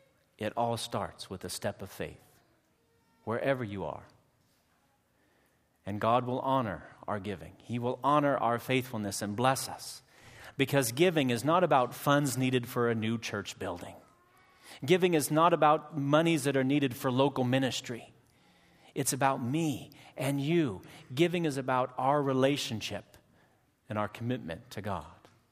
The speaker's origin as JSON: {"language": "English", "town": "Des Moines", "region": "Iowa", "country": "United States", "tie": "born or raised there", "said": "In concert, Des Moines, Iowa, my hometown"}